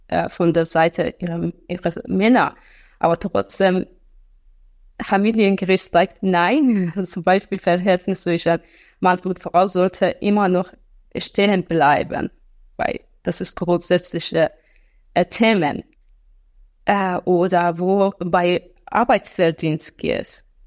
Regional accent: Herat, Afghanistan; German is a second language; moved away as an adult; now in Germany; dann weiter in eine ämtliche Behörde in Afghanistan, in meiner Heimatstadt Herat, gearbeitet.

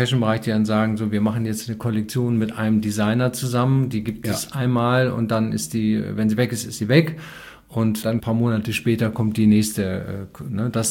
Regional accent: Hamburg, Germany; Und als Hamburger weiß man dann noch, es gibt irgendwo hier im Stadtgebiet eine Arena, die Edeloptics heißt.

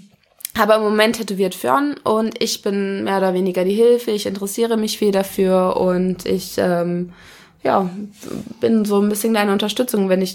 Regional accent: Wolfhagen, Hesse, Germany; Geboren bin ich in Wolfhagen. Das ist ein ganz kleines Dorf in der Nähe von Kassel, falls das irgendjemand was sagt. Und dann habe ich, glaube ich, bis ich 14 war oder sowas in der Nähe, also außerhalb mäßig von Kassel gewohnt. Und mit 15 bin ich nach Kassel gezogen

